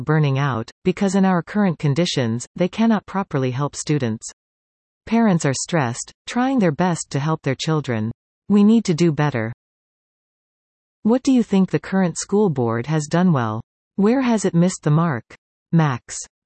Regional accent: Burnaby, British Columbia, Canada; I grew up in Burnaby and am now raising my 3 children here.

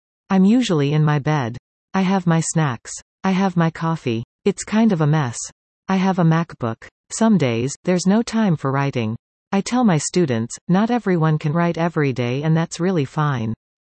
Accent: Coquitlam, British Columbia, Canada; My parents live in Coquitlam. How did growing up in Coquitlam influence your writing? I had a very structured childhood. There were always a lot of activities, hockey, school, piano lessons.

